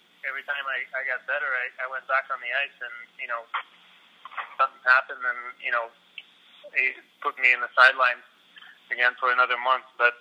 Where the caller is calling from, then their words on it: Boca Raton, Florida, United States; Boca Raton.